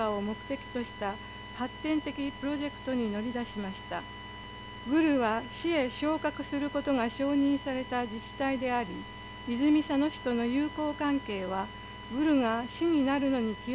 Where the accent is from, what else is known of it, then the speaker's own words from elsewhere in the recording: Gulu, Northern Region, Uganda; now in Japan; ウガンダのグル市で生まれ育ち、昨年12月中旬に来日しました。